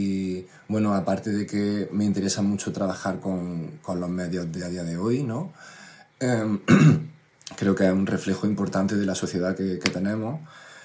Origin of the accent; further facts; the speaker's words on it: Lupión, Andalusia, Spain; En mi pueblo natal, en Jaén, un pueblo pequeñito que se llama Lupión, hay una pirotecnia. Entonces, nos hemos criado siempre con esa cultura de la luz